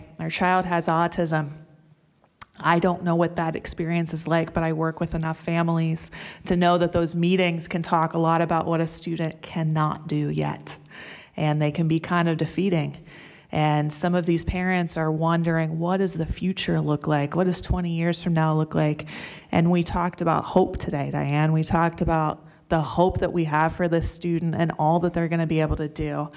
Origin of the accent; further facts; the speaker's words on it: Groveport, Ohio, United States; I come from Groveport.